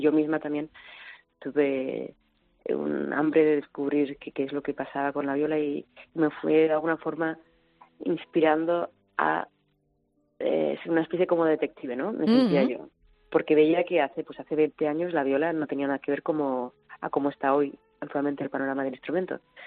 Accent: Navarre, Spain; como buena navarra y buena cabezota

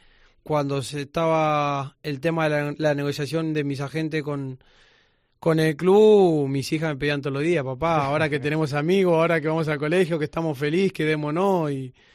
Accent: Argentina; now in Spain; Obvio que yo siendo argentino quiero ir a mi selección y defender mi patria y morir por mi patria

